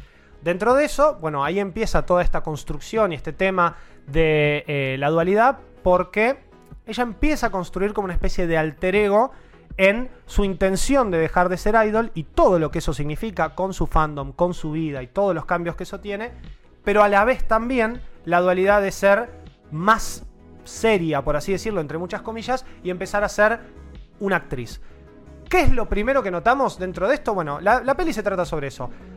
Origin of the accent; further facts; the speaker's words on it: Argentina; Me encanta ser argentino, me encanta poder estudiar y leer y escuchar y entender el idioma, pero me encanta mi país